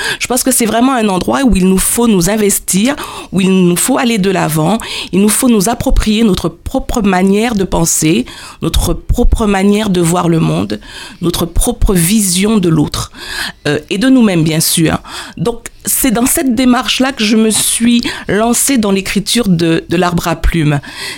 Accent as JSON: {"language": "French", "country": "Martinique", "lives_now": "Guadeloupe", "said": "Je réside en Guadeloupe, je suis martiniquaise, mais je réside en Guadeloupe depuis bientôt 25 ans."}